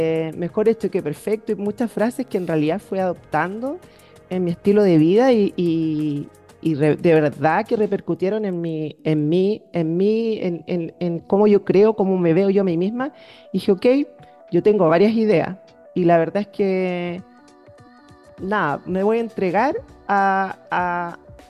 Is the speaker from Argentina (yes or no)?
no; Chile; quizás nosotros como Chile, como chilenos, no estamos tan mal como el resto de Latinoamérica